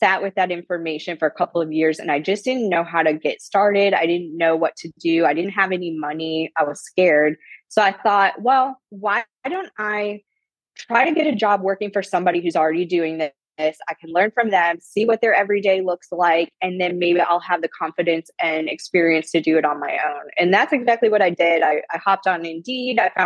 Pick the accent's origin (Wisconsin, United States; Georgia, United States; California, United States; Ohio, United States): Ohio, United States; Toledo; So my story, I grew up in Northwest Ohio. I'm from Toledo, Ohio. And when I was growing up, you know, the economy was sort of depressed in that area.